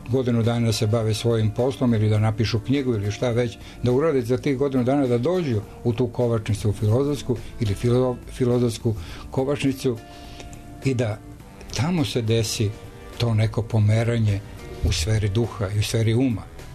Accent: Supetar, Split-Dalmatia County, Croatia; also born or lived in Šibenik; Ja sam odrastao u Supetru na Braču. Moj otac je bio oficir. I tamo su se rodile moje ćerke. Sve, tamo sam živeo 6 godina, a posle toga 10 godina u Šibeniku.

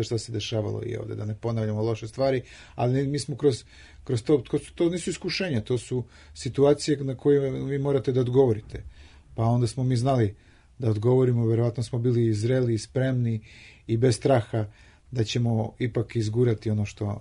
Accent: Čačak, Šumadija and Western Serbia, Serbia; a ja isto rodom iz Čačka.

